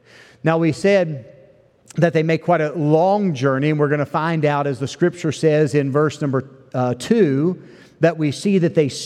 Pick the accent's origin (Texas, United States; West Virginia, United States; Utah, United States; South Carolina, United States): West Virginia, United States; I mean, I'm from West Virginia.